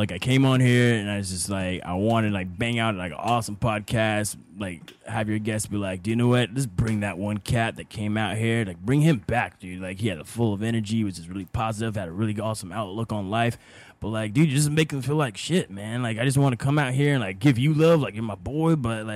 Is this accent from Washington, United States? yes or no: no; Mississippi, United States; born there; Well, I was born in Mississippi, right?